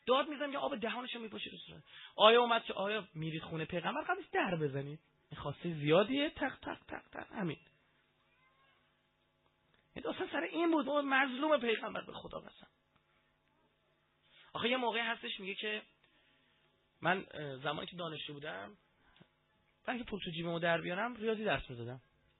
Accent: Iran; ما ایرانیم من عرب نیستم

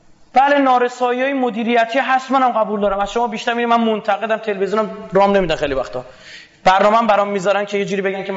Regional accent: Iran; به خاطر اینکه میگم بچه ایرانم

